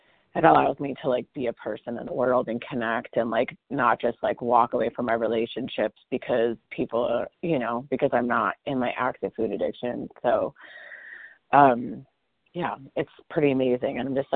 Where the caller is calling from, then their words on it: Boulder, Colorado, United States; I'm calling from Boulder, Colorado.